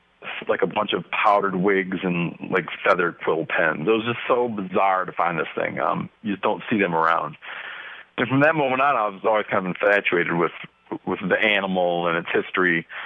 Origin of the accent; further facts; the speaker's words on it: Michigan, United States; born there; also born or lived in Montana; I was born in one of the few states that, I was born in Michigan, you know, one of the few states that never had a historic population of buffalo or American bison. And I started getting interested when I moved to Montana.